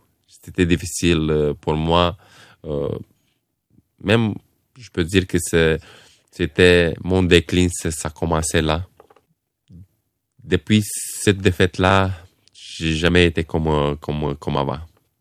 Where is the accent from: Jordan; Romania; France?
Romania; French is a second language; now in Canada; j'arrivais ici, je ne parlais pas français ni anglais. Un jeune boxeur de la Roumanie. Puis le Québec m'a adopté aussi rapidement.